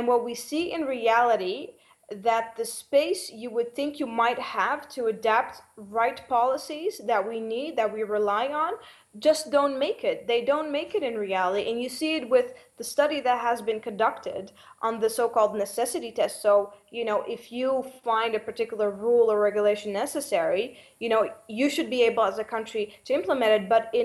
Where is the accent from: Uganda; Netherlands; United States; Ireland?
Netherlands; I'm from the Netherlands. I'm from Europe, so I know the TTIP case the best